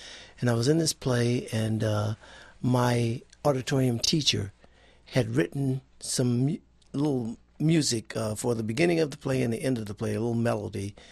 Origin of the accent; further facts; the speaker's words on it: Detroit, Michigan, United States; Well, I grew up on the north end of Detroit, which was considered the hood.